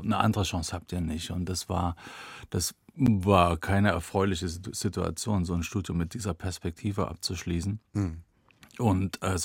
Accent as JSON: {"language": "German", "town": "Erfurt", "region": "Thuringia", "country": "Germany", "tie": "born or raised there", "said": "von Erfurt, meiner Heimatstadt, an die Ostsee."}